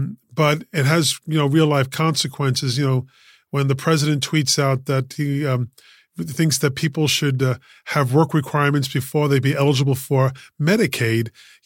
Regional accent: Queens, New York, United States; Yeah, I was born and raised in Queens, in Elmhurst, in St. John's Hospital on Queens Boulevard. It's no longer there, but I've been a lifelong resident of Queens County and of New York City.

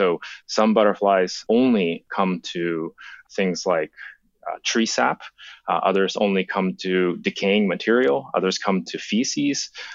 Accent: Japan; When I was a kid, I grew up in Japan, and I was really fascinated by insects.

